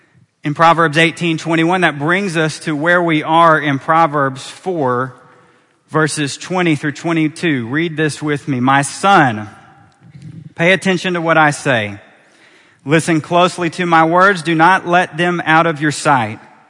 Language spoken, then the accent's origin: English; Texas, United States; Okay, folks, I'm from Texas, and that was sad. You're not going to have a Texas boy show you up.